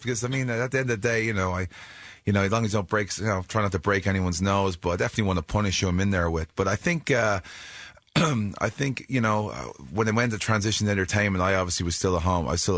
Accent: Ireland; Wade's an Englishman, of course, and I'm an Irishman. There's a lot of history there between the two countries.

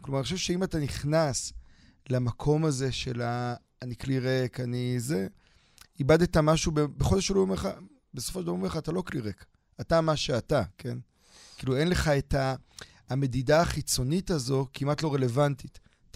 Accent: Krayot, Haifa District, Israel; העיר שבה גדלתי בעצם, עיר שבה למדתי בתיכון, חייתי בה בעצם, הרבה מובנים, לא גדלתי בה, גדלתי ליד, אני מדבר על חיפה, אני גדלתי בקריות

